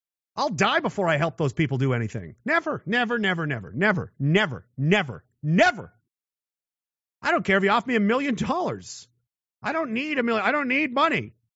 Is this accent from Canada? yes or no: yes; Canada; I'm still Canadian, and they're not.